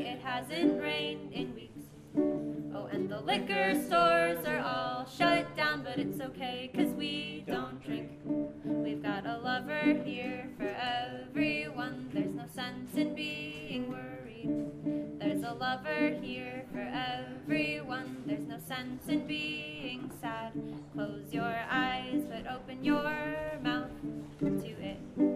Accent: Santa Barbara, California, United States; We're from Santa Barbara, California.

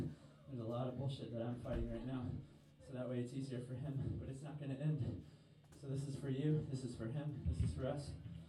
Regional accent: San Diego, California, United States; Anyway, we're from San Diego.

